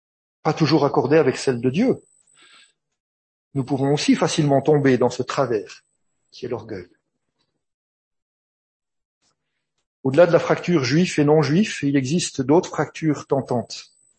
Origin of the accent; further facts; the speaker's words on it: Switzerland; Là, je viens de Suisse et puis on n'a pas de mer en Suisse